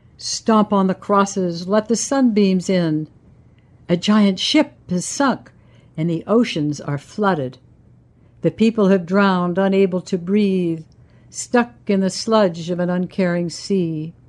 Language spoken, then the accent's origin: English; Santa Monica, California, United States; also born or lived in England; I was born in England, grew up in Santa Monica